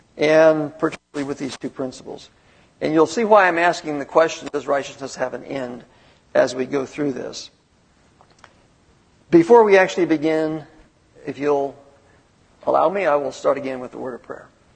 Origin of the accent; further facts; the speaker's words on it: Southeast, United States; moved away as an adult; also born or lived in Southern California; I was born in the Southeast and grew up in the Southeast. Lived there until I was almost 30, and then I went west, and I've been in the west ever since.